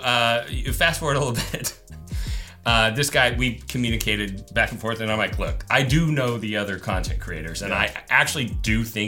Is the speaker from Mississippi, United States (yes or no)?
no; Texas, United States; but it's only because I'm a redneck from Texas